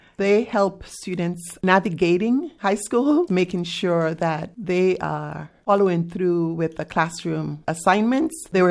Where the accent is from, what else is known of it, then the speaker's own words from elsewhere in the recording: U.S. Virgin Islands; also born or lived in Caribbean; I grew up in the Caribbean and moved to the Virgin Islands. No, I did not. The way it's singled out in America, it wasn't like that at all in the Caribbean.